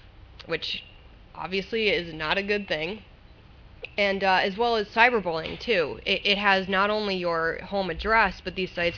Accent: Boston, Massachusetts, United States; There was a case, actually, I'm from Boston, there was a case in one town over from me in Cambridge

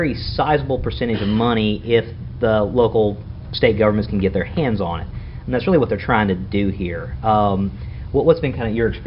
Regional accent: Mississippi, United States; I'm an attorney from Mississippi.

